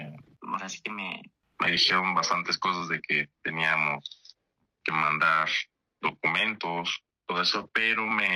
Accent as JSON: {"language": "Spanish", "region": "Morelos", "country": "Mexico", "said": "¿De dónde eres? No, yo le dije, no, soy de Morelos, ¿no?"}